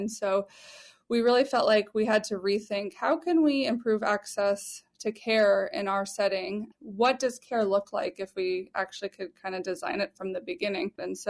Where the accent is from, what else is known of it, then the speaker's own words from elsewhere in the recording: New Mexico, United States; I am. Yes, I grew up in New Mexico.